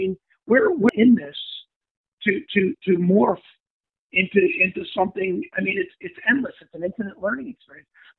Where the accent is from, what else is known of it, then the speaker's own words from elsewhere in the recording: Brooklyn, New York, United States; born there; Yeah, I was born in Brooklyn, man.